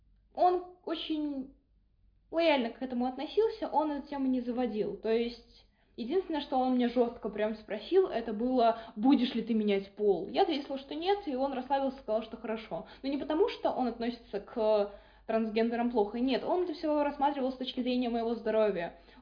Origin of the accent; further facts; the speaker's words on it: Minsk, Belarus; я сама из Беларуси, я из Минска